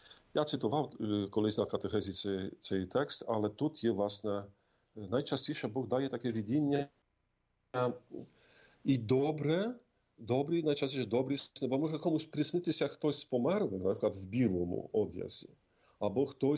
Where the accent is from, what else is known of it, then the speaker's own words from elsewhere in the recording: Poland; Ukrainian is a second language; з мого рідного міста в Польщі